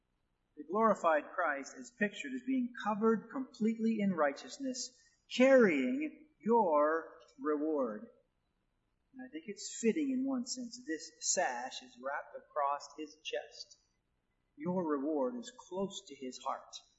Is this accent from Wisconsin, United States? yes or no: yes; Wisconsin, United States; But where I grew up in Wisconsin, when you got snow, you got snow.